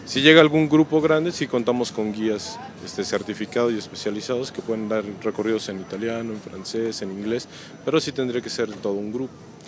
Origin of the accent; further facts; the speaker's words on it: Querétaro, Mexico; queretanos, vale la pena que lo hagan, porque, bueno, inclusive somos de acá y no conocemos todo